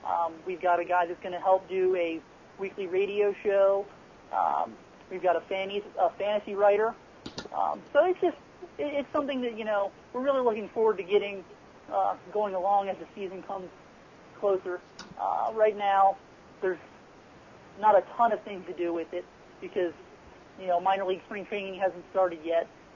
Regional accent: Cincinnati, Ohio, United States; born and raised in Cincinnati, loved baseball.

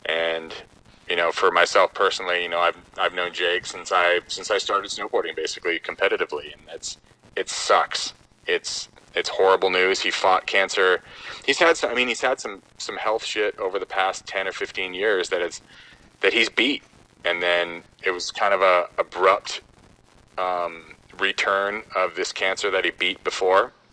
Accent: Massachusetts, United States; you know, for us on the East Coast, growing up in Massachusetts

